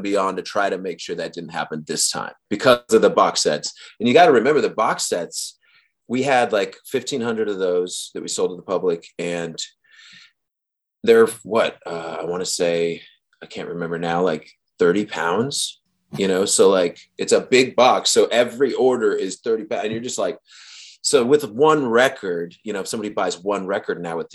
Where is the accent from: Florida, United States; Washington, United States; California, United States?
Washington, United States; Bremerton; So I'm from Bremerton, Washington, which is, it's what, you know, 30, an hour west of Seattle. So it's across the water.